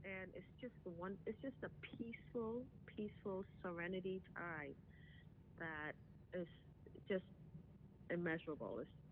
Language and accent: English; Trinidad & Tobago; Because I'm from Trinidad, so I changed it.